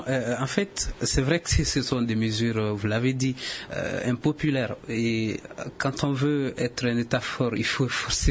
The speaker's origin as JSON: {"language": "French", "region": "Mopti", "country": "Mali", "said": "je suis de Mopti"}